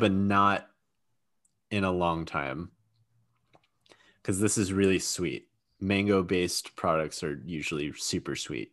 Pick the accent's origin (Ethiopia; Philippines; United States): Philippines; So I have said that I'm from the Philippines, which I think is why I like basketball, among other things.